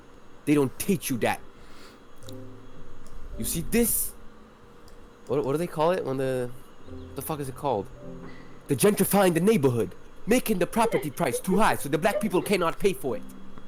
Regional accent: Brazil; English is a second language; I already don't have a dad, and I grew up in Brazil

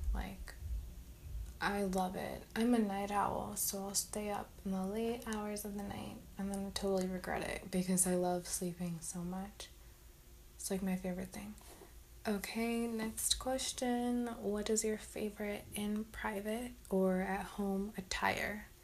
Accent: India; I make tea every morning for my family because I'm Indian, so, you know, we gotta drink our chai every day

